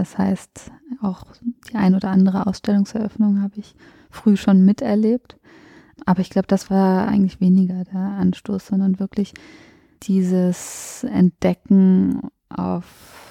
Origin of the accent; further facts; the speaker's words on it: Eifel, Germany; Ich bin ja in der Eifel aufgewachsen. Also nachdem wir dann aus den WGs mit diesem anderen Kind ausgezogen sind, sind wir zurück in die Eifel, in das Heimatdorf meiner Mutter.